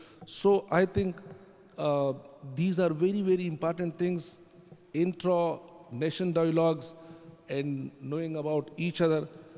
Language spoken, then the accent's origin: English; Pakistan; now in London, United Kingdom; I come from Pakistan.